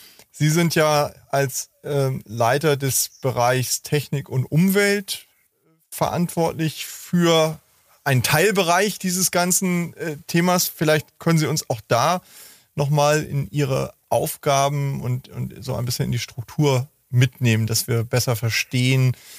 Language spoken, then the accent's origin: German; Hamburg, Germany; Also ich komme ja aus Hamburg